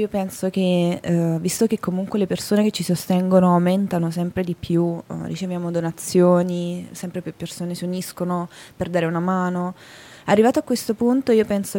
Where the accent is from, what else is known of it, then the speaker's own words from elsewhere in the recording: Naples, Campania, Italy; now in Milan, Italy; E io sono cresciuta a Napoli, però comunque avevo un'idea di Milano un po' romantica, così.